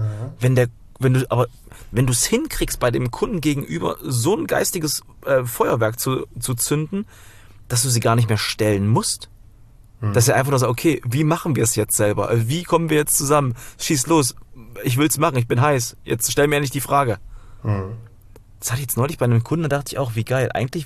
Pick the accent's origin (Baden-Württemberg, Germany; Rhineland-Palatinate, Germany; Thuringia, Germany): Thuringia, Germany